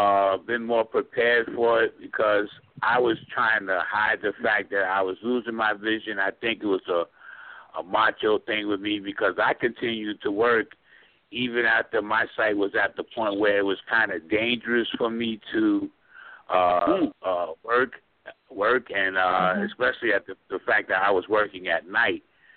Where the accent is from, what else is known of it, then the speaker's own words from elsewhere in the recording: New York City, New York, United States; I was very severely nearsighted growing up in New York City.